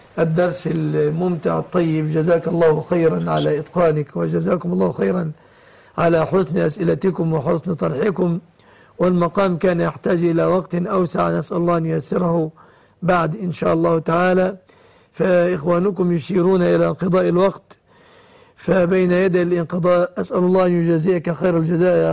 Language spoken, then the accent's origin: Arabic; Egypt; وأسأل الله أن يحفظ بلادنا مصر آمنة مطمئنة